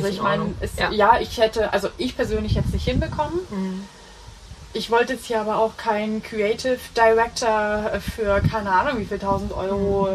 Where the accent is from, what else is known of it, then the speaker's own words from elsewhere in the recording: Saxony, Germany; in der Nähe von Dresden, weil es meine Heimat ist